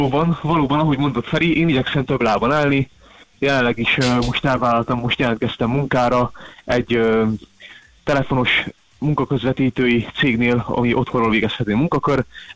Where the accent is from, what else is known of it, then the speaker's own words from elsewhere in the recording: Hungary; Félváról vagyok